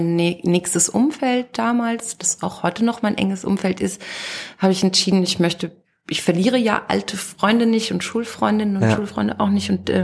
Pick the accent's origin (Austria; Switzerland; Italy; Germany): Austria; Vorarlberg; Vor allem ich komme aus dem Montafon, ist ein Tal, ein kleines Tal.